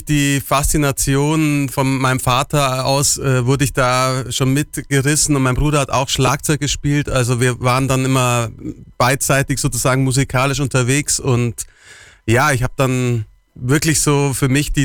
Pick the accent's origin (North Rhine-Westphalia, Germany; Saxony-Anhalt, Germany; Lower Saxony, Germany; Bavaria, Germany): Bavaria, Germany; Ich bin Allgäuer, hast ja gesagt, und bin viel in meinem Van unterwegs.